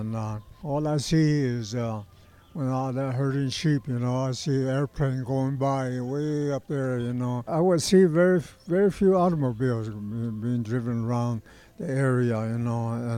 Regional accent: New Mexico, United States; At home, in those times before the war, we didn't have no automobile. I think there was only two people that had automobiles, and the rest of us, we just traveled a wagon, you know.

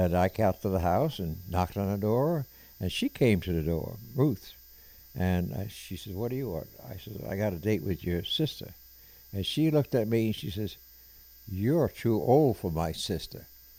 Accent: Long Island, New York, United States; Well, it went from living out in the island, Long Island, where it was mostly farmland, and then became, after World War One, a community for overflow from Manhattan.

